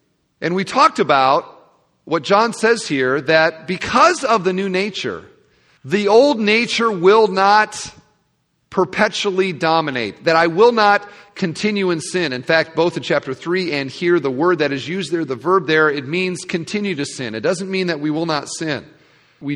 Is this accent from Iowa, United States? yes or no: yes; Iowa, United States; I am from Iowa.